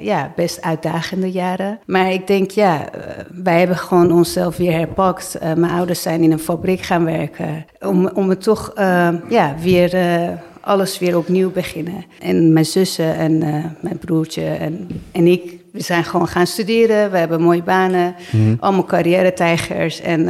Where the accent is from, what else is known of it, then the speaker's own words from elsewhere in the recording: Iran; now in Netherlands; En tijdens de Tweede Golfoorlog zijn wij ook uit Iran gevlucht. Wij komen uit een grote gezin, dus wij zijn gesplitst naar Nederland gekomen. Ik ben eerst met mijn vader en twee zussen gekomen. Mijn moeder kwam pas 1 jaar later.